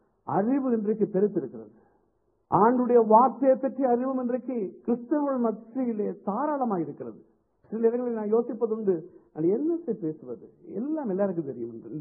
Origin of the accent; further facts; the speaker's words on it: Colombo, Western Province, Sri Lanka; நான் கொழும்பிலே தான் நான் வளர்ந்தேன், வாழ்ந்தேன்.